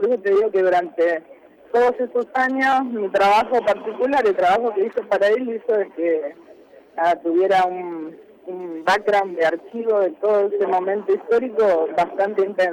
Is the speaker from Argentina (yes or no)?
yes; Argentina; como argentina